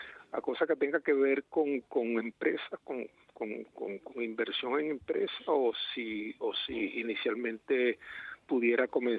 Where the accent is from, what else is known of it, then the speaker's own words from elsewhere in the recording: Venezuela; moved away as an adult; now in Spain; yo ando pues en un proceso de asilo en España. Yo soy venezolano, tengo unos 6-7 meses aquí en España